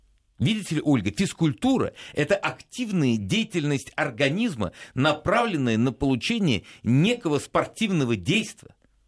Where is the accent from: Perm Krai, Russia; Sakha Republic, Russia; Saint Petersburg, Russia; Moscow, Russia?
Saint Petersburg, Russia; Я из Санкт-Петербурга, у нас в школе то же самое.